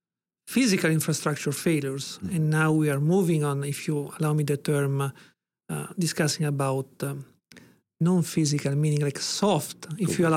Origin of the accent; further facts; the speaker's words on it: Italy; English is a second language; And please allow me to use meters since I'm from Italy. I'm not very confident in using imperial measures